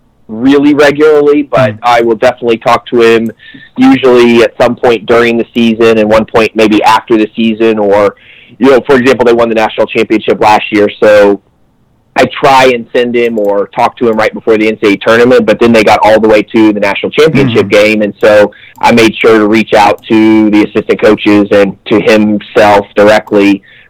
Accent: Missouri, United States; And I was really being heavily recruited by Missouri, which was my home state school.

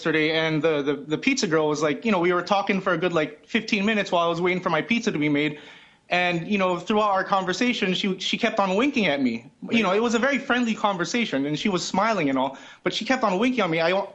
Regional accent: Philippines; Well, foreign for America. I'm Filipino, so.

